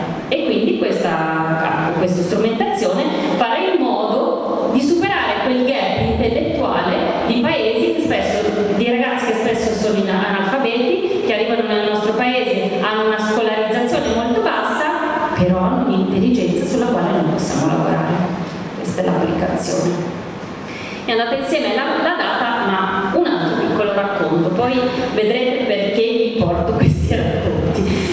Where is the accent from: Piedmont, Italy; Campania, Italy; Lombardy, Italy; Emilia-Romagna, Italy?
Campania, Italy; Naples; Questa è la battuta da napoletano verace.